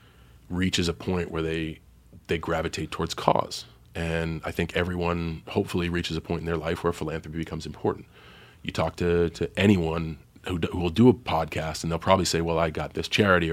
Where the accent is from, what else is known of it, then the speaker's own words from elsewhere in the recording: Boston, Massachusetts, United States; And as a growing up in Boston, you're taught to hate the Yankees.